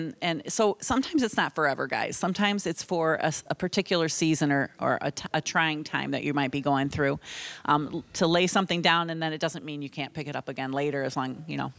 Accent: Chicago, Illinois, United States; And what I can tell you, we're from Chicago.

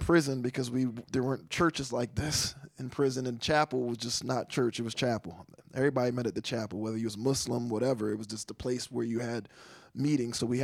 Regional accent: Philadelphia, Pennsylvania, United States; also born or lived in Chicago; And so I was born in Chicago. My mother went through a lot of trauma and a lot of different things I won't get into that, which led us to move to Philadelphia. I grew up in a single parent home.

